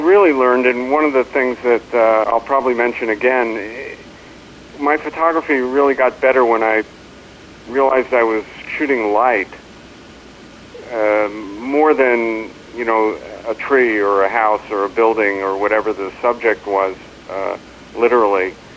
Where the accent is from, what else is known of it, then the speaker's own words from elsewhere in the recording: Long Island, New York, United States; I grew up in Long Island, New York area, and my parents were concerned with my vision, so they took me to what was called a world-class eye doctor in Manhattan